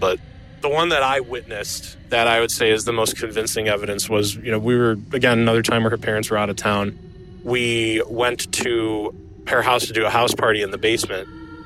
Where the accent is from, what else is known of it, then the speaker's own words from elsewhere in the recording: Chicago, Illinois, United States; I'm from Chicago, Illinois.